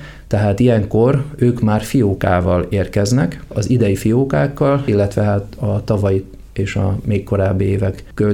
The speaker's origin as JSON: {"language": "Hungarian", "town": "Debrecen", "region": "Hajdú-Bihar", "country": "Hungary", "said": "és akkor is én debreceni vagyok"}